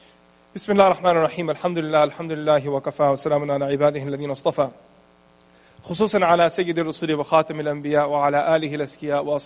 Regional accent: Elizabethtown, Kentucky, United States; born there; I was born in Elizabethtown, Kentucky. And the public school that I went to, there weren't too many people of color there.

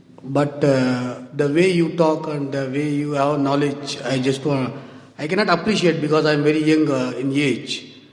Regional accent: India; English is a second language; now in Saudi Arabia; I am from India. I work as a project manager in a company here.

